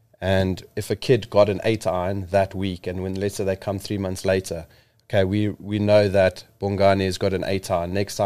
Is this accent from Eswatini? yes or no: yes; Eswatini; And because I'm from Swaziland, I've got an example that I'd like to share.